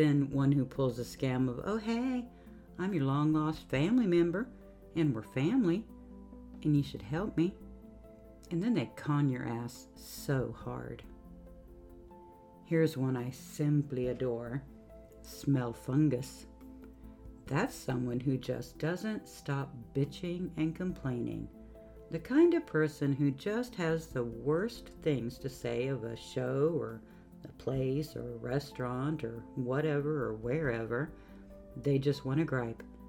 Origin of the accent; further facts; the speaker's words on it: Texas, United States; accent: Texas; Adding consarnet to you whelps in my Texas accent is super powerful and means you're in trouble.